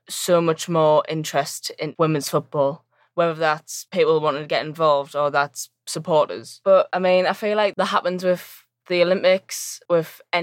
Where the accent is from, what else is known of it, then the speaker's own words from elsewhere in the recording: Sunderland, North East England, United Kingdom; born there; I was born in Sunderland.